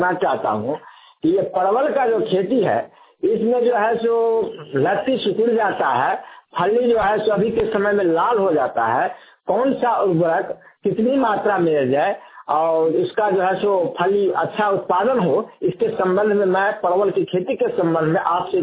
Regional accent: Kamepatti, Bihar, India; काम ग्राम कामेपट्टी, प्रखंड लगनिया और मधुबनी जिला के निवासी हैं।

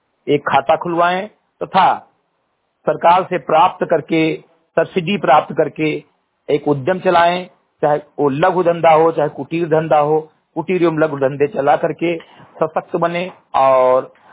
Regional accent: Uttar Pradesh, India; ग्राम सभा से मेरी कटाई विकास खंड मिंटुआ जनपद बहराइच का मूल निवासी हूं

